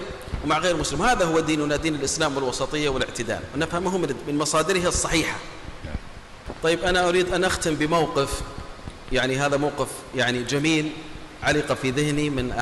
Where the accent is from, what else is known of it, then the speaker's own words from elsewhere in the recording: Saudi Arabia; وأن يديم الأمن وعلى بلادنا المملكة العربية السعودية